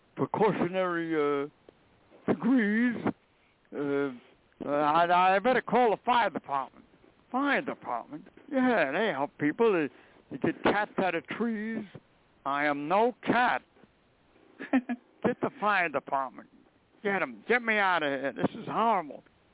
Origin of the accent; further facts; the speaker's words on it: Brooklyn, New York, United States; I grew up in Brooklyn